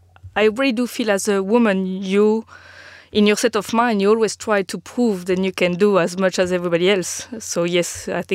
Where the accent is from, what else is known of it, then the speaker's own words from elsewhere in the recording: Paris, Île-de-France, France; also born or lived in Strasbourg; So I was born in Strasbourg and then I moved to Paris when I was very young. So I grew up in Paris.